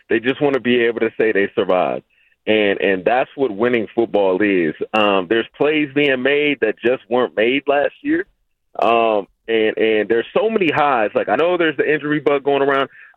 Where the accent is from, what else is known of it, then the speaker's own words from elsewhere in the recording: San Francisco, California, United States; I'm from the city, bro. I'm a fellow city native. I'm from Hunters Point, and nice.